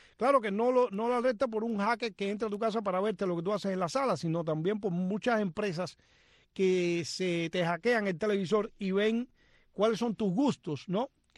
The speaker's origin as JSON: {"language": "Spanish", "country": "Cuba", "moved": "yes", "said": "hace 25 años que salí de Cuba"}